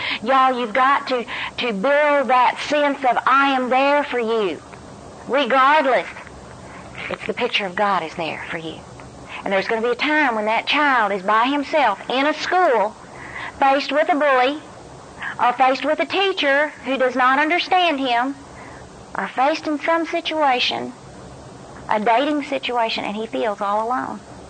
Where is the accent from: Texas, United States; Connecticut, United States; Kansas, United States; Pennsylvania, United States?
Texas, United States; Dallas; we would watch usually the Dallas Cowboys because we're from Dallas.